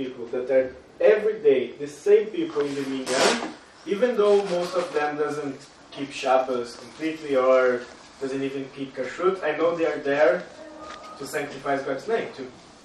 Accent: Brazil; So actually, this is very suitable for me because in the city I grew up in Brazil

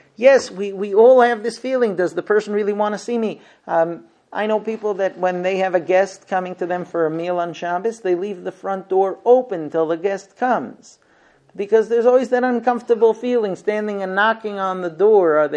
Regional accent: United States; But I come from the United States, and I can tell you that I see a lot of positive in the United States.

